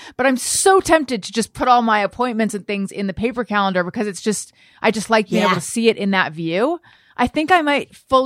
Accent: California, United States; because I grew up in Orange County where everyone was about like Del Taco

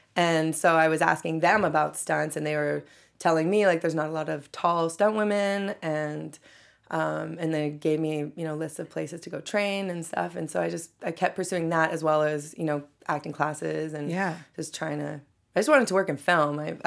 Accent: Edmonton, Alberta, Canada; I'm from Edmonton, just so everyone knows.

